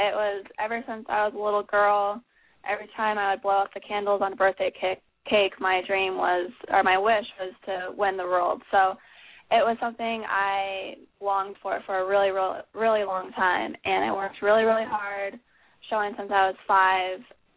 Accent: California, United States; I grew up in California, and Southern California, to be exact, and so it's actually pretty much all city there.

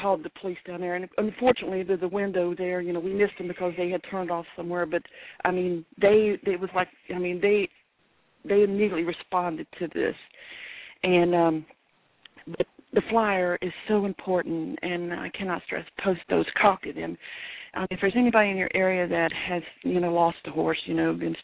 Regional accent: Florida, United States; Hi, I'm from Florida.

